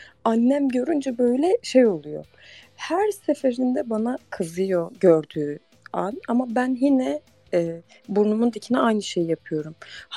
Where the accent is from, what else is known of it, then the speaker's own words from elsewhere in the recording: Diyarbakır, Diyarbakır Province, Turkey; Diyarbakır'dayım. Şu an Diyarbakır'da yaşıyorum. Buralıyım.